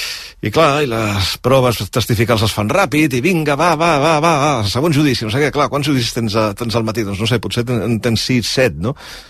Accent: Catalonia, Spain; Però, clar, la meva llengua és el català.

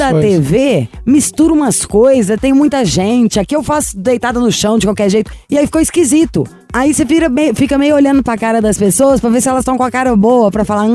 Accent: Minas Gerais, Brazil; E tem cinema, tradição, eu sou mineira!

